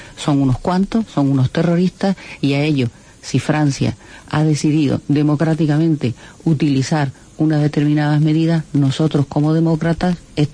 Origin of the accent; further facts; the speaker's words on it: Spain; España, nuestro país en particular